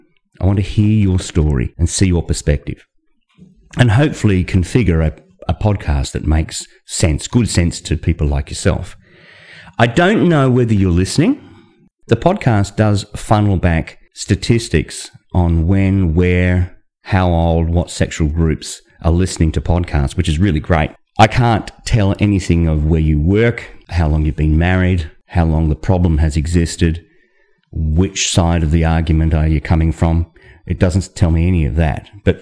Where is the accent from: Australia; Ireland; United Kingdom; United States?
Australia; Western Australia; author, calling to you all the way from the Dirty Rabbit Hole podcast in Western Australia. Yep, that's where this accent comes from. I'm an Australian